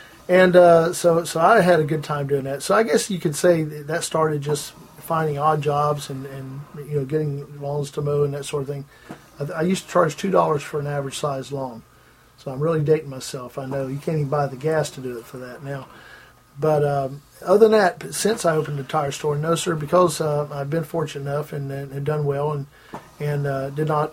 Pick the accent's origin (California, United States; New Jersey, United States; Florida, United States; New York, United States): Florida, United States; Orlando; But I was from Orlando, and to me his rate didn't seem that unreasonable for prices down there.